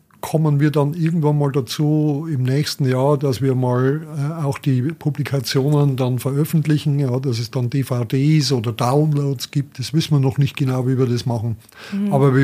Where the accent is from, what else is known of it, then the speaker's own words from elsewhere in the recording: Bavaria, Germany; Ja, also ich war ja schon immer ein Fan meiner Heimat und der Volker liebt es jetzt inzwischen auch und hat auch diese ganz versteckten Orte auch gesehen, zum Beispiel diesen Altmugler Wasserfall in der Nähe von Neualpenreuth.